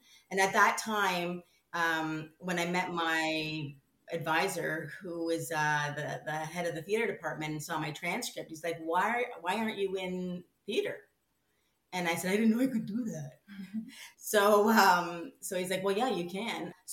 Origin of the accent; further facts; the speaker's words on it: Canada; I feel like they really tried to be as Canadian as possible so that we could fit in.